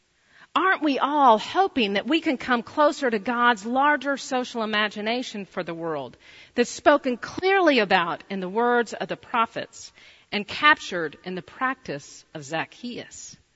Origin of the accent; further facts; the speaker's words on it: Louisville, Kentucky, United States; Grommire was a Presbyterian and an entrepreneur in Louisville, my hometown.